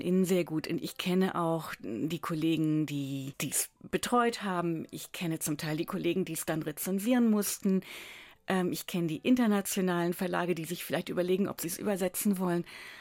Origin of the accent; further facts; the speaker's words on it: Lower Saxony, Germany; gerade die alte Lüneburger Seite, also die Obstbauernseite, wo ich aufgewachsen bin.